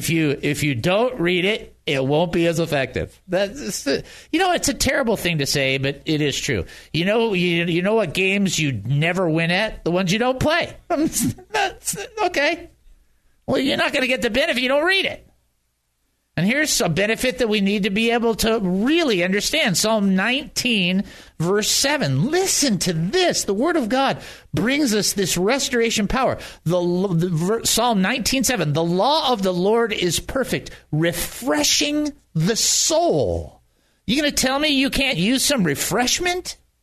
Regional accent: Arizona, United States; You know, I'm from Arizona. I've spent a lot of time in Arizona, way too much time.

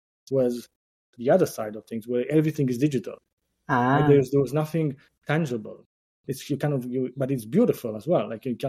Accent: Romania; English is a second language; So I grew up in Romania. I find it like to be so enriching living, coming from a society which kind of like went from communism. I was nine when the communists

